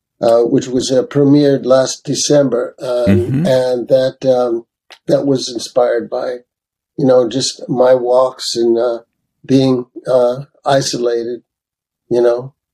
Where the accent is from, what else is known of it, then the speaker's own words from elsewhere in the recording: Brooklyn, New York, United States; also born or lived in Manhattan; You know, growing up in Brooklyn, New York, and Manhattan, you know, all those obscured by buildings